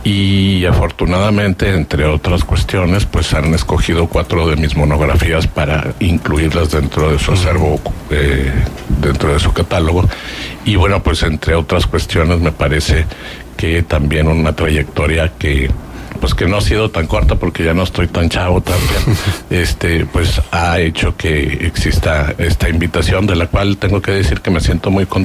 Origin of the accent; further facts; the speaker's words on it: Coahuila, Mexico; Me acaban de nombrar, soy el primer coahuilense en ser considerado dentro de la misma.